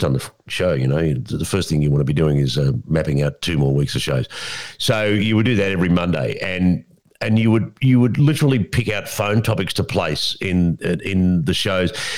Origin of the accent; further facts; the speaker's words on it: Melbourne, Victoria, Australia; because I grew up in Melbourne, they grew up in Perth, never the twain shall meet